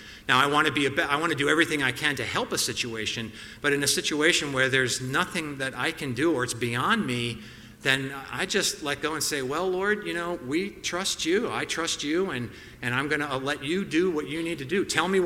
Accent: New Jersey, United States; I grew up in Jersey

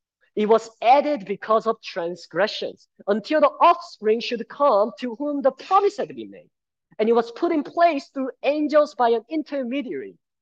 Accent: Cambodia; And I grew up in Cambodia, one of the poorest countries, experienced a lot of different things.

